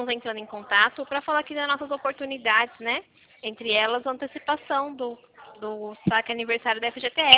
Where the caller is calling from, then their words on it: Campo Limpo Paulista, São Paulo, Brazil; Eu falo de Campo Limpo Paulista.